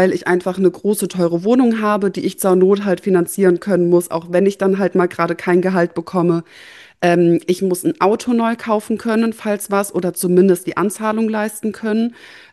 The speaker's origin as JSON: {"language": "German", "region": "North Rhine-Westphalia", "country": "Germany", "said": "Ich kann ohne Auto tatsächlich in dieser Region, in der wir leben, nicht überleben. Ne? Also kleiner Background, ich komme halt aus dem Sauerland"}